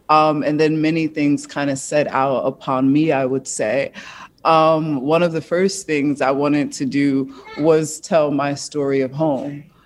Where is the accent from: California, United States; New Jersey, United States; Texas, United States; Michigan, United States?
New Jersey, United States; Newark; I come from Newark, New Jersey. And so I'm digging in these moments of being on Lyons Avenue and Chancellor.